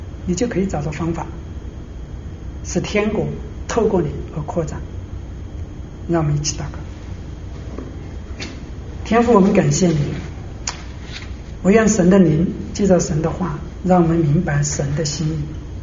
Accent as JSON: {"language": "Chinese", "country": "China", "lives_now": "Canada", "said": "我们是中国人，向中国人传福音是我们的责任"}